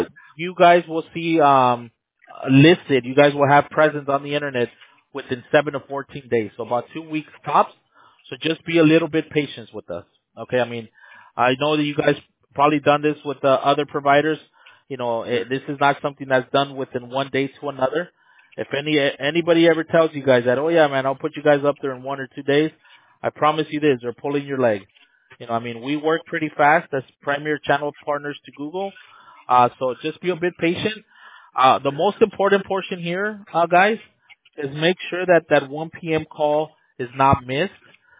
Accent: United States; born there; Well, I'm born in the States. My parents are from Monterrey, Nuevo León.

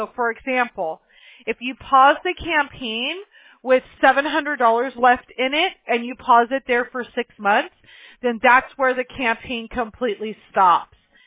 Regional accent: Apple Valley, California, United States; I grew up in Apple Valley.

